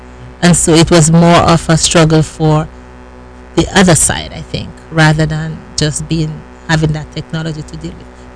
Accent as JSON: {"language": "English", "country": "Dominica", "also_born_or_lived": "United States Virgin Islands", "lives_now": "Brevard County, United States", "said": "so in Dominica, my home country, in the Virgin Islands, St. Thomas, United States Virgin Islands"}